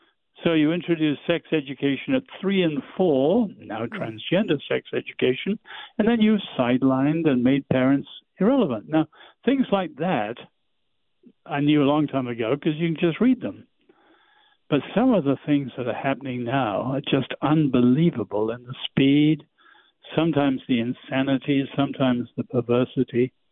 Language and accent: English; England, United Kingdom; as an Englishman